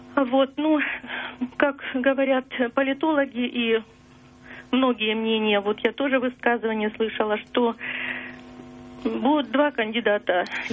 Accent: Ukraine; now in Moscow, Russia; Я с Украины, но сейчас в Москве.

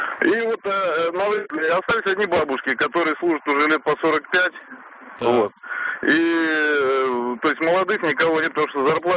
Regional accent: Moscow, Russia; я из Москвы.

